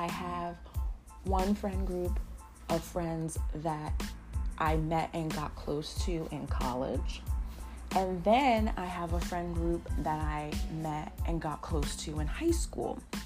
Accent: New Jersey, United States; but I am from New Jersey, and I live in New Jersey.

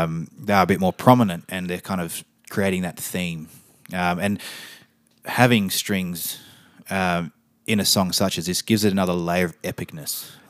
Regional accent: Wales, United Kingdom; I'm from the Wales.

